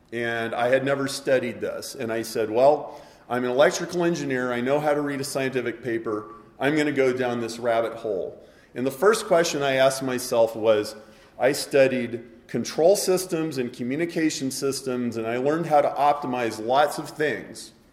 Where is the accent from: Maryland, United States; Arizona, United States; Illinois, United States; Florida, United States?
Illinois, United States; Chicago; I'm from Chicago.